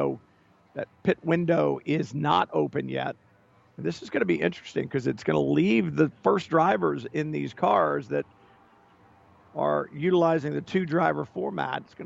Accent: Houston, Texas, United States; now in New York, United States; because I grew up in Houston, Texas, and I was way down south, and New York was way up north.

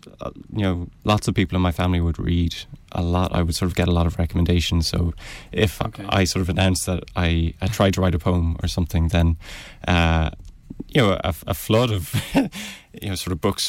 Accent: Stillorgan, County Dublin, Ireland; I'm 23. I'm based in Dublin. I've always lived here. I'm from Stillorgan.

